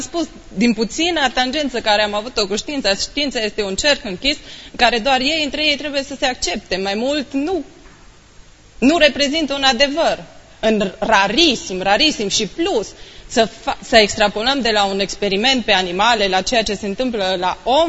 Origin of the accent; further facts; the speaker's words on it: Cluj, Cluj County, Romania; Eu sunt din Cluj, voi fi aici.